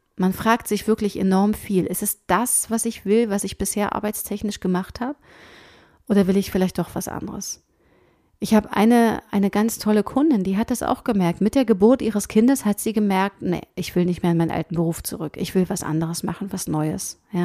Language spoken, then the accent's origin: German; East Germany, Germany; ich bin ja in der DDR-Zeit noch groß geworden, beziehungsweise hatte da so meine ersten Jahre